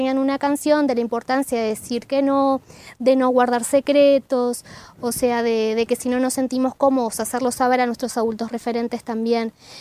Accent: Rivera, Uruguay; soy de Rivera, de uno de los pagos más lindos del norte, disculpen, me gusta mucho mi ciudad.

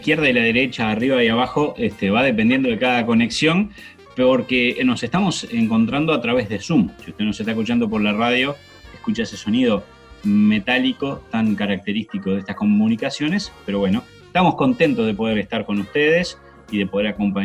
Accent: Montevideo, Uruguay; Dicen por ahí que somos un barrio de San Pablo, todo Montevideo, ¿no?

